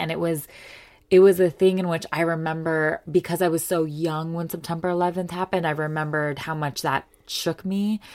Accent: United States; And growing up in America as a South Asian, a young South Asian person, there was just no mention ever of partition in any of our textbooks.

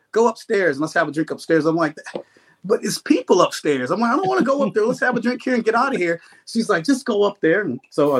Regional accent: Nashville, Tennessee, United States; born there; I was born in Nashville, Tennessee, and all you guys that are coming down here acting like you're country stars

